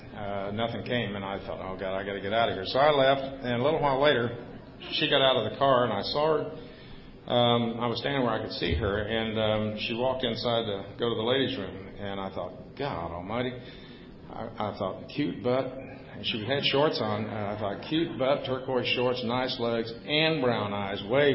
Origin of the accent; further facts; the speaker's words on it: Plainview, Texas, United States; as I grew up in Plainview, there was a Native American community there.